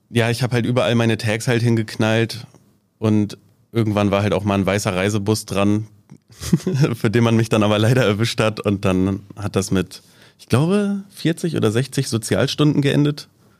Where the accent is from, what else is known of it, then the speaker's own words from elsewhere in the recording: Jever, Lower Saxony, Germany; also born or lived in Meschede, Germany; ich bin halt in Meschede geboren, in Nordrhein-Westfalen, aber mein Vater hat dann Arbeit hier in Jever gefunden. Und dann ist halt die ganze Familie rübergezogen und dann bin ich halt hier aufgewachsen.